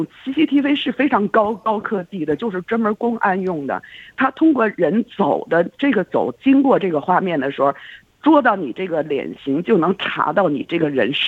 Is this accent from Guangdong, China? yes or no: no; Beijing, China; moved away as an adult; now in Australia; 我是北京人，我在北京生活，我见证过六四